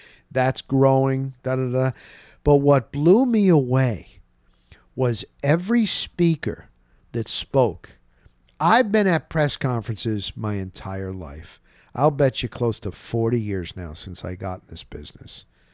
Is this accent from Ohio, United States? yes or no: no; Tampa, Florida, United States; I'm from Tampa. I'm a huge wrestling fan.